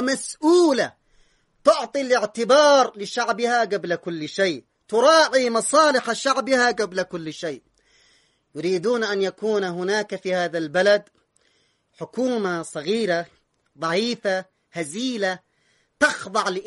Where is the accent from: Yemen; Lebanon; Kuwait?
Yemen; وإحنا يمنيين